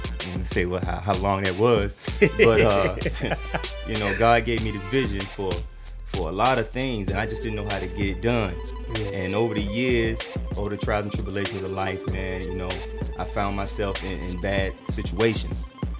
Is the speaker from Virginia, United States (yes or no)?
yes; Virginia, United States; I'm from the East Coast, yeah. Virginia, seven cities.